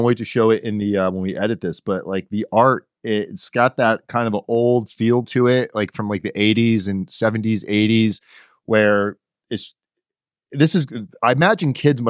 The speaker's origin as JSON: {"language": "English", "region": "Florida", "country": "United States", "said": "I'm from Florida. I know nothing about ducks."}